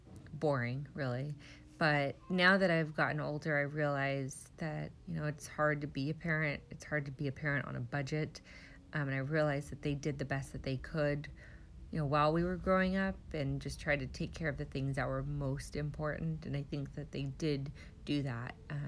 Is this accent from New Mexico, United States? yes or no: no; Visalia, California, United States; moved away as an adult; now in Scituate, United States; I am 38 years old. I am originally from Visalia, California, and I moved to Scituate, Rhode Island 18 years ago.